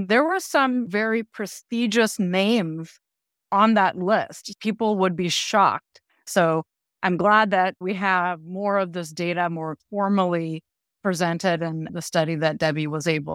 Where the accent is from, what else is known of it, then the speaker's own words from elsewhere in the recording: Del City, Oklahoma, United States; Alexis was from my hometown of Del City, Oklahoma, so I didn't know her or anything, but I grew up in Oklahoma